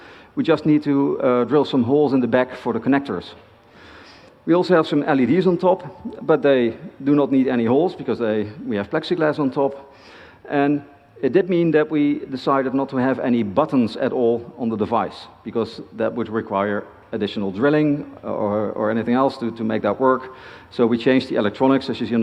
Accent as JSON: {"language": "English", "town": "Eindhoven", "region": "North Brabant", "country": "Netherlands", "tie": "born or raised there", "said": "people from my hometown of Eindhoven"}